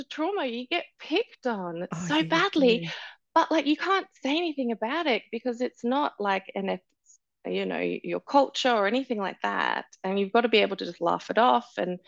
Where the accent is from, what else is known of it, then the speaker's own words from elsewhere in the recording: Brisbane, Queensland, Australia; also born or lived in United Kingdom / Sydney, Australia; grew up in Brisbane, and then we moved a bit to the UK for about 2 years, and then finished my high school in Sydney in the North Shore.